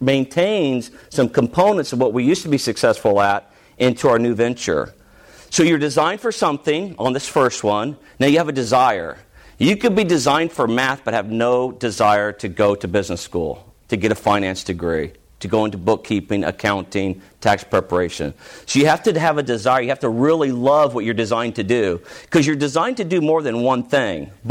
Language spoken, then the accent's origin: English; Los Angeles, California, United States; Now, when I grew up in Los Angeles, California. We grew up on a lake.